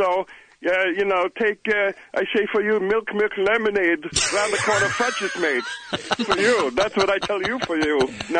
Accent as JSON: {"language": "English", "country": "Switzerland", "said": "I am from Switzerland."}